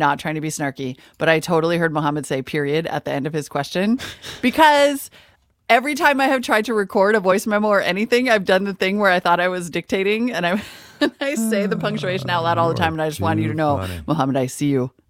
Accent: Montana, United States; that was a conversation I grew up having in Montana.

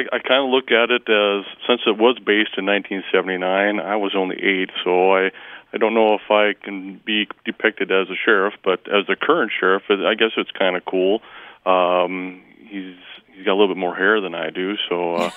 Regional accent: Worthington, Minnesota, United States; I grew up in Worthington, which is 30 miles east of here.

